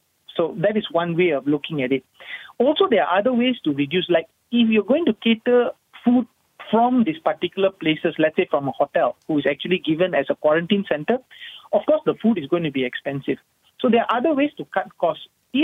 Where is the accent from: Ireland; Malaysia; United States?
Malaysia; I'm sorry to say, I'm a Malaysian by birth. I am a hardcore Malaysian. I'm all for Malaysia.